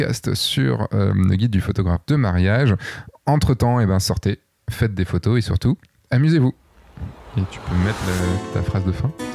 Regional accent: Brittany, France; Tu sais, moi, je suis breton, hein

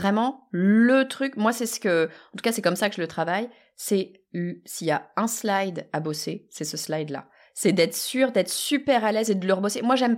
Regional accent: France

